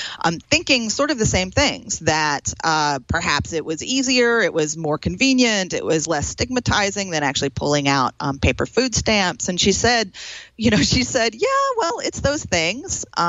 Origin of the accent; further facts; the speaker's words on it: Troy, New York, United States; it was a residential YWCA in my hometown of Troy, New York.